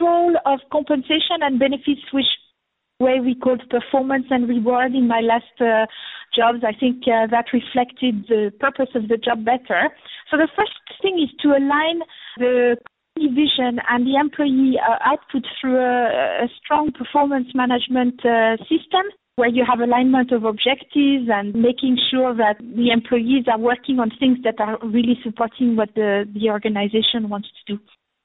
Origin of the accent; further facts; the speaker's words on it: France; English is a second language; I'm French, so with my accent, it's very different from what we do in the Middle East.